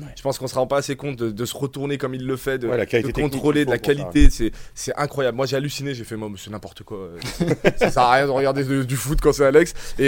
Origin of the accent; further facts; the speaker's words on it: Lyon, Auvergne-Rhône-Alpes, France; moi, je suis un enfant du pays, donc voilà. Mm. Voilà, j'ai réussi à aller au-delà de Lyon, mais je suis un Lyonnais, un 6-9 lettrique à vie.